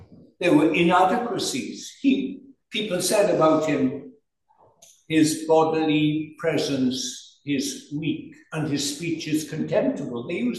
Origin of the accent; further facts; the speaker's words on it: Wales, United Kingdom; I'm a Welshman. Next Sunday I'll be preaching in Welsh in a church near Oxford Circus.